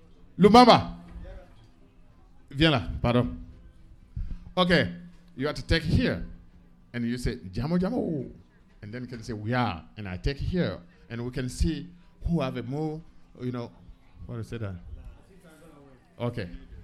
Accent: Côte d’Ivoire; English is a second language; But in my language, I'm Biti, and I'm from West Africa, and Cote d'Ivoire, the Ivory Coast, and I'm from West and Cote d'Ivoire.

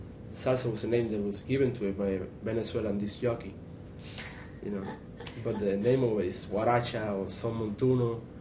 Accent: Camagüey, Cuba; Place Camagüey. It's right into the interior of the country.

